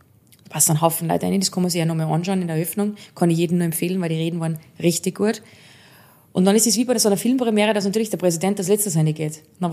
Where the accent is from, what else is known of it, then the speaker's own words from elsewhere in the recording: Salzburg, Austria; Ich bin aus Salzburg, und wenn wir die Salzburger nicht verstehen, dann haben wir ein Problem.